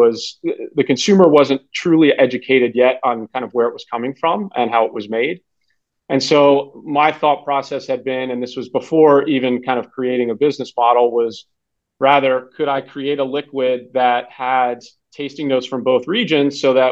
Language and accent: English; Virginia, United States; We wanted to actually build the business where my hometown is, or I grew up in the Mid-Atlantic, so Northern Virginia.